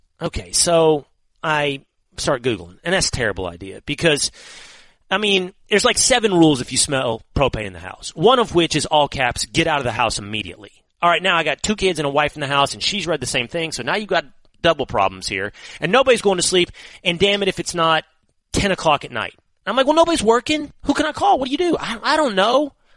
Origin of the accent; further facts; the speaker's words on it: Texas, United States; Where are you from? Well, sir, I'm from Texas. I'm not saying New York.